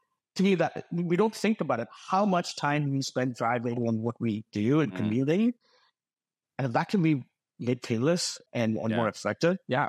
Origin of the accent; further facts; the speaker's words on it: India; I'm originally from India, and I see how education needs to get disseminated to the far reaches.